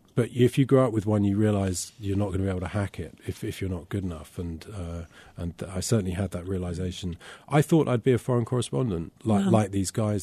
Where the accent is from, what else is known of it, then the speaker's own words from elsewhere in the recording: London, United Kingdom; In London.